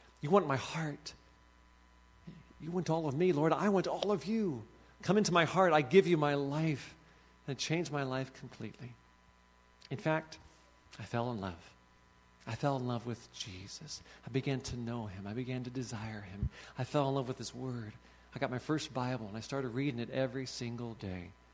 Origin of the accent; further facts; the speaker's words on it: Cincinnati, Ohio, United States; And so I grew up there in Cincinnati.